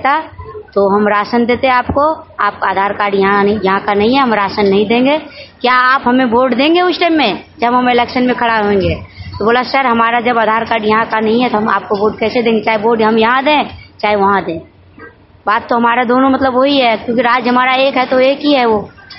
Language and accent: Hindi; Bihar, India; moved away; मेरा पूरा फैमिली का आधार कार्ड जो है बिहार का है, मैं बिहार की रहने वाली हूँ, काफ़ी दिन से यहाँ रह रही हूँ।